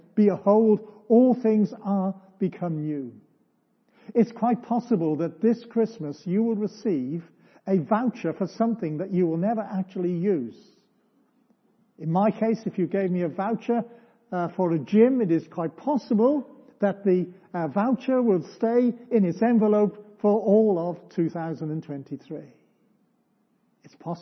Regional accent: Wales, United Kingdom; I come from Wales, and it's quite possible to go back.

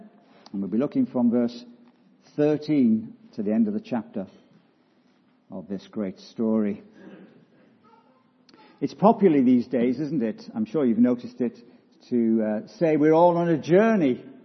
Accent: Wales, United Kingdom; even as a Welshman, I say that.

